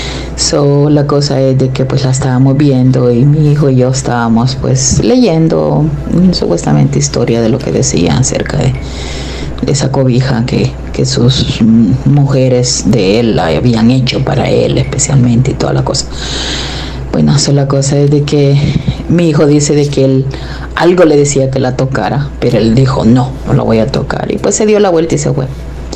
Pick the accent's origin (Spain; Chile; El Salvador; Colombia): El Salvador; como por ejemplo una de las masacres que hubo en mi país, en El Salvador